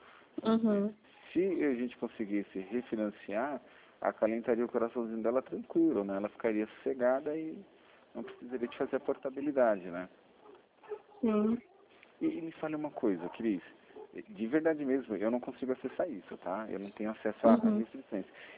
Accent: Brazil; Eu sou brasileiro, o Brasil não desiste nunca, né?

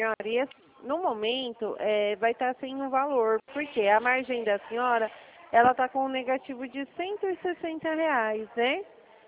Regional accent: Presidente Prudente, São Paulo, Brazil; eu sou do interior. Eu sou aqui da cidade de Presidente Prudente.

